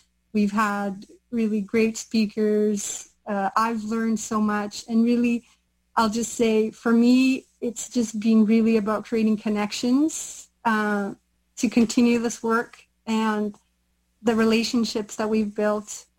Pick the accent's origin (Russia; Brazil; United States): Brazil; now in Canada